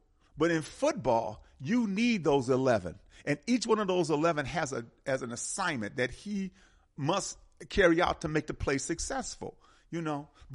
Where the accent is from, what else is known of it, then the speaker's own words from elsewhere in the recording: Milwaukee, Wisconsin, United States; You know, I'm from Milwaukee. Well, you know I'm from Milwaukee, so, yeah.